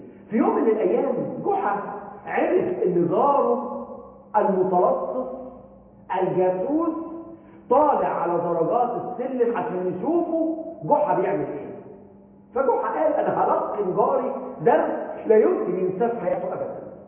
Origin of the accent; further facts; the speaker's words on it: Egypt; أخلاقنا كمصريين